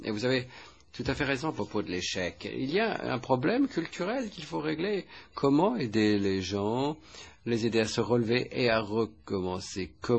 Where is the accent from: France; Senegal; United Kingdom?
United Kingdom; Scotland; accent: Scottish; French is a second language; Moi, vous savez, d'après mon accent, je suis écossaise. On a voté pour rester dans l'Union européenne